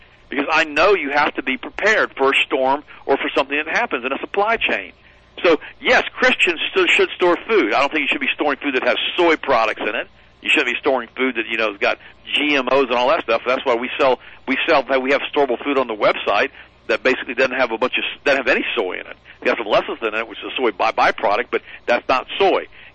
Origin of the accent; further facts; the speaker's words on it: Florida, United States; I don't think people realize how hot gets, because I'm from Florida, and it's a lot hotter down there, especially with the humidity.